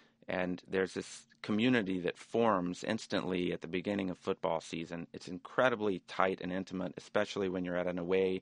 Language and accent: English; Birmingham, Alabama, United States; now in New York, United States; Well, as a kid, I grew up in Birmingham, and I always wandered through this vast maze of RVs outside the stadium.